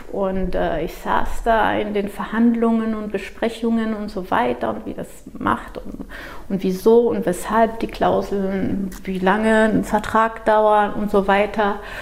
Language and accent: German; Brazil; now in Germany; Ich bin in Brasilien geboren, aufgewachsen.